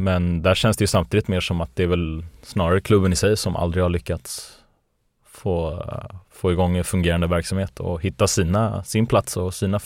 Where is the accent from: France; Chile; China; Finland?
France; jag är fransman, champagne är som vatten för mig